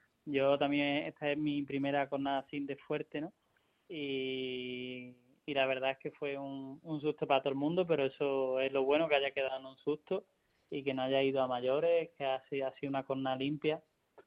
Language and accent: Spanish; Cenicientos, Community of Madrid, Spain; bueno de todo lo que ha pasado en Cenicientos, para mí era importante también, pues era una corrida de mi tierra.